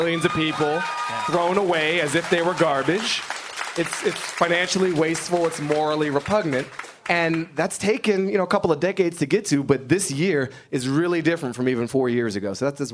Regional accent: United States; I think I'm a pretty good hugger, but I want to be compensated because I'm an American too.

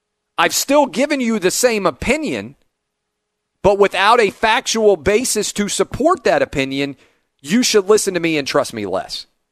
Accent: Tennessee, United States; Dollywood is going to be opening here soon in Tennessee, my home state.

